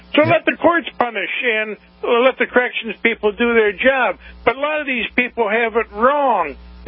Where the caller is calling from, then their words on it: Battle Creek, Michigan, United States; Hi, I'm from Battle Creek, and I've worked in the prisons for quite a few years.